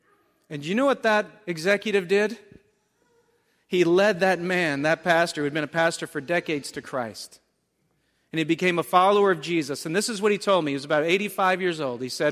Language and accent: English; North Carolina, United States; I grew up in North Carolina, so I can make fun. So that's the way I used to speak.